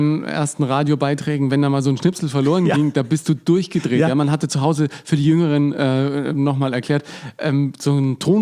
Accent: Bavaria, Germany; Wir kommen beide aus Franken

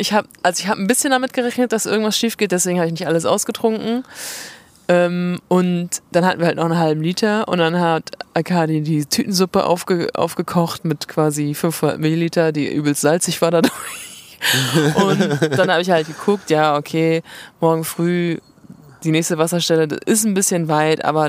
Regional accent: Rostock, Mecklenburg-Vorpommern, Germany; also ich komme ja aus Rostock, da ist immer ein bisschen Wind.

